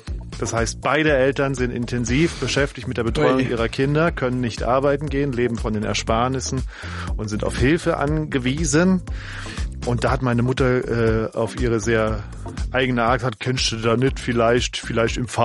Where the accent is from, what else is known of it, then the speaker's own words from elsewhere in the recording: Rilchingen-Hanweiler, Saarland, Germany; Und zwar in meinem Heimatdorf in Rilching in Hannweiler.